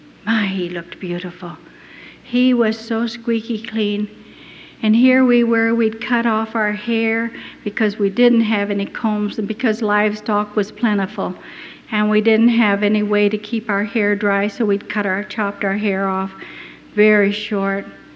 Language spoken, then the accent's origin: English; Boone, Iowa, United States; So I said, " … from Boone, Iowa."